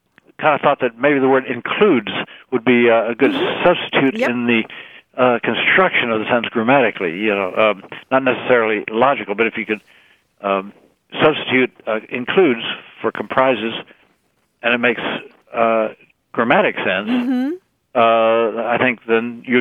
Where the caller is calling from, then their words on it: West Pawlet, Vermont, United States; calling from... West Paulet, Vermont.